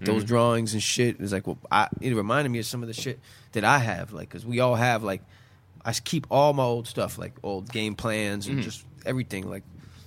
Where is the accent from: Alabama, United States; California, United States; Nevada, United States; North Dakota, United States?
California, United States; Beverly Hills; Yeah, but we hated it growing up in Beverly Hills. We hated it.